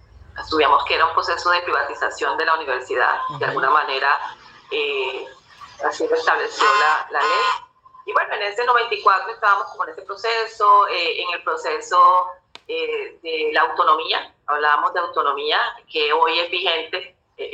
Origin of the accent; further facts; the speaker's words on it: Santa Marta, Magdalena, Colombia; born there; Sí, yo soy nacida en Santa Marta.